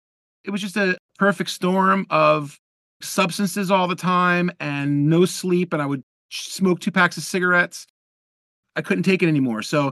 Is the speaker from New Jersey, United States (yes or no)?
yes; New Jersey, United States; I grew up in New Jersey, and I would always pick up the mandolins and pretend that they were electric guitars.